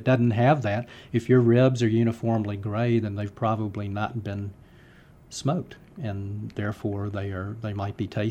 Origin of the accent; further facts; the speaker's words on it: Decatur, United States; when I was growing up in Decatur